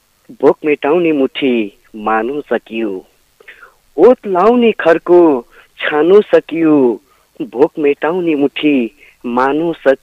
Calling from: Salyan, Karnali Province, Nepal; हजुर म सल्यानबाट हुँदै

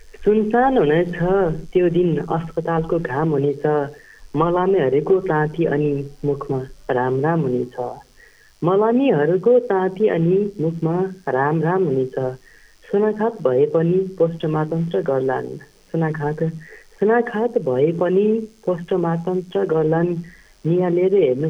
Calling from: Birendranagar, Karnali Province, Nepal; हजुर वीरेन्द्रनगर सुर्खेत इत्रामदेखि

